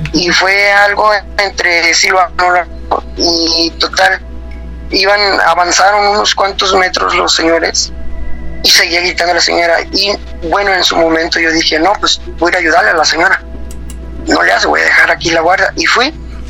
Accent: Autlán de Navarro, Jalisco, Mexico; Soy de aquí, de Jalisco, de Autlán de Navarro.

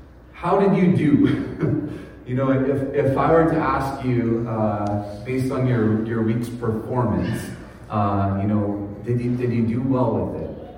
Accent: Winnipeg, Manitoba, Canada; I grew up in Winnipeg, or just south of Winnipeg.

